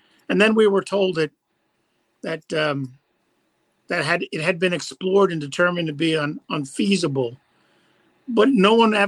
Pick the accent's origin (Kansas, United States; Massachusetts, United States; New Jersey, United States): Kansas, United States; So, I'm from Kansas. You got to show me.